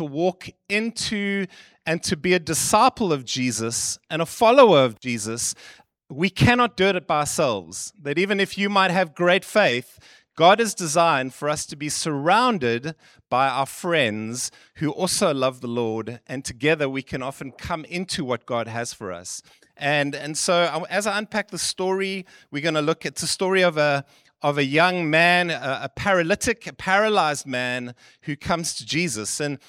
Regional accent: Seychelles; I was born in the Seychelles. I'm from a little island, and my family actually make alcohol for a living

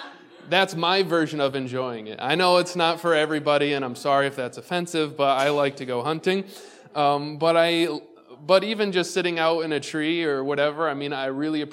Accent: Waterport, New York, United States; growing up in Waterport, New York, I don't know what the population is there.

